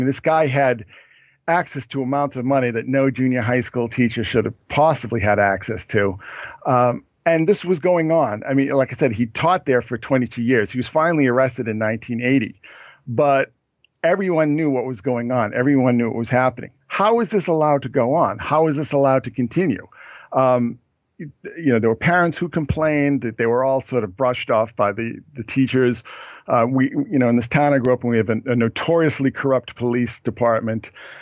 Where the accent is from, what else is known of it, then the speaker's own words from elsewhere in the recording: Boston, Massachusetts, United States; I mean, I'm from the Boston area. I grew up in the 70s.